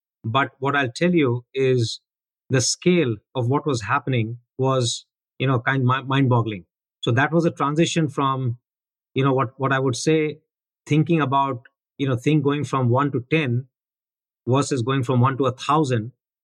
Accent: India; growing up in India, you know, fighting the battles there

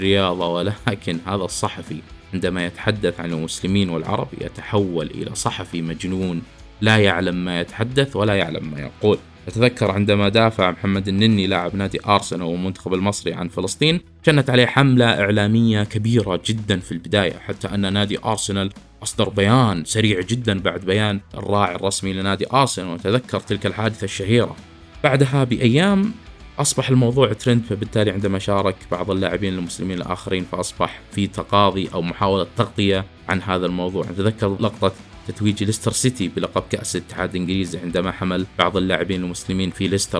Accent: Saudi Arabia; أو عندنا في المملكة العربية السعودية

